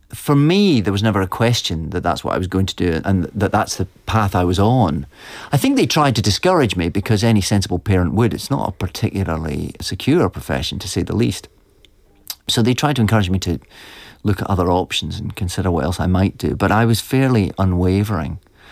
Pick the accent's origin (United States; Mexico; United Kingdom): United Kingdom; Scotland; growing up in Scotland under Thatcher